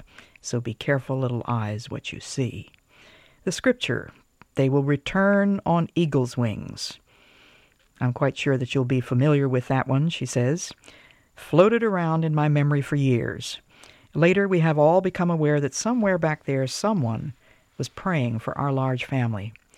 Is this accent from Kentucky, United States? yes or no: yes; Kentucky, United States; I am practically 60 years old. I grew up in Kentucky. I am one of 15 living children of the same two now deceased parents. We were tenant farmers and sharecroppers.